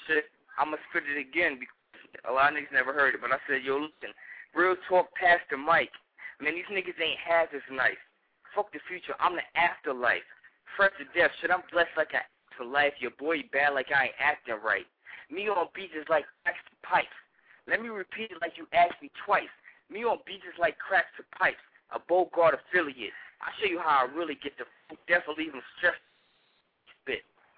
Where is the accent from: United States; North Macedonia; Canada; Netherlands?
United States; New York; I'm a nigga from New York, and I heard about Philly.